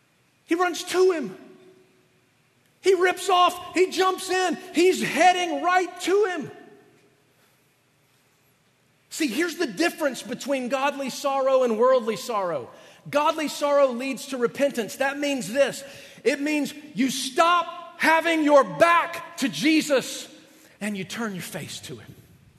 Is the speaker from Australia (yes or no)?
no; the South, United States; When I grew up in the South, that's what I call it honey on the end of the knife.